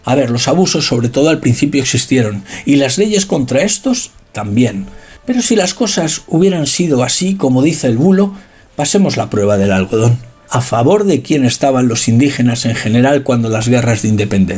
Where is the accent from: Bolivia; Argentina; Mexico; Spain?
Spain; yo como español sí que pediría perdón a los pueblos originarios